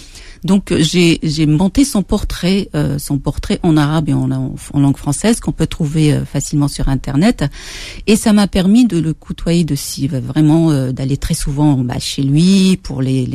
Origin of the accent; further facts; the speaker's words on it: France; born there; Je suis née en France, je vis en France, j'exerce en France, bien que j'exerce en arabe et en français.